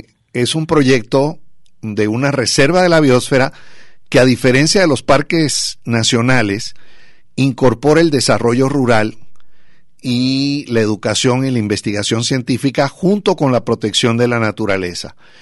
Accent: Puerto Rico; now in Mexico; Y entonces me crié en Puerto Rico. Y después regresé a Cuba con la Brigada Antonio Maceo

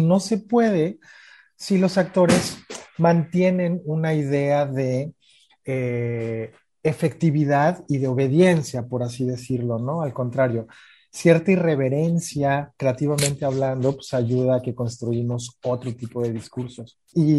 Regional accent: Nayarit, Mexico; Mira, yo soy de Nayarit, ¿no? Y mi segunda tierra siempre fue Jalisco y Guadalajara. Toda mi familia está repartida en esas dos zonas.

